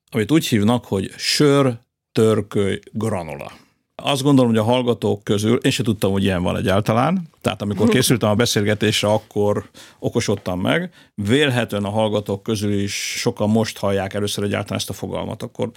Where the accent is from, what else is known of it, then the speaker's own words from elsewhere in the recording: Csorna, Győr-Moson-Sopron, Hungary; Ugye én Csornáról származom, nekünk nagy kertünk volt, abban meglehetősen sok gyümölcsfa